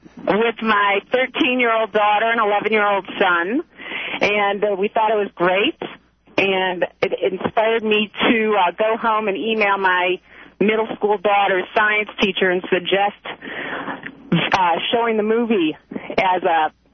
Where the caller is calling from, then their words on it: Portland, Oregon, United States; Hi, I'm calling from Portland, Oregon.